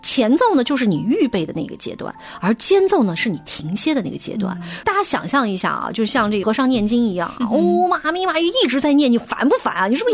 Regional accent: Xinjiang, China; born there; 因为我出生在新疆，我知道那大戈壁滩是什么感觉。

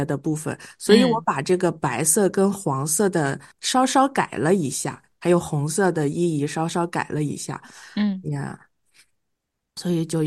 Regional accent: Shandong, China; 你知道我是山东人吧？我们那儿特别喜欢吃饺子，然后呢，最近这几年。我们那边开始流行，包括青岛，我想，因为我们家离着青岛不远，

